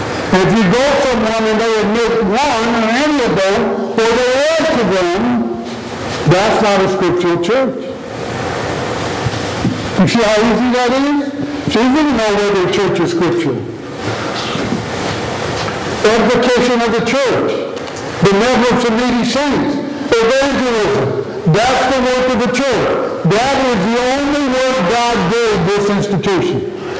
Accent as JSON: {"language": "English", "region": "Indiana", "country": "United States", "tie": "born or raised there", "said": "You know, when I grew up in Indiana, the Roman Catholic Church lived in my town, they had a Monte Carlo night."}